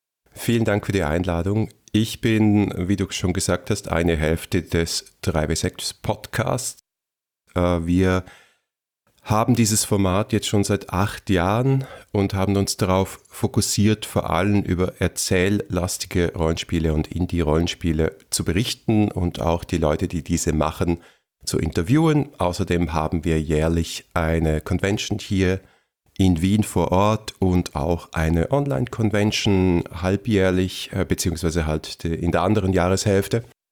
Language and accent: German; Switzerland; moved away as an adult; now in Vienna, Austria; Ich komme ja aus der Schweiz.